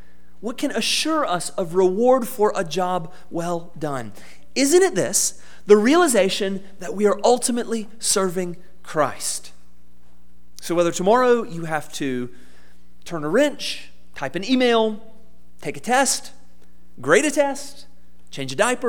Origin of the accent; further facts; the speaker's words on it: Georgia, United States; It was in my hometown in South Georgia, where it's just so hot.